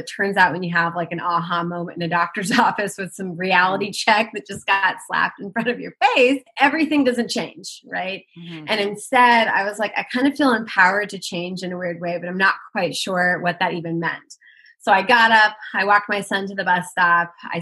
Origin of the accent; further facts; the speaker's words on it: Nebraska, United States; also born or lived in Germany; we ended up moving back from Germany, back into Nebraska, back in my hometown, ended up starting up a business, but I live in a smaller community, I guess, smaller-ish.